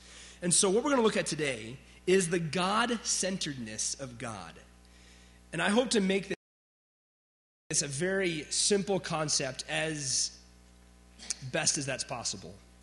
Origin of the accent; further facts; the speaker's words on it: Chicago, Illinois, United States; I grew up in Chicago, and we used to make fun of the Cubs fans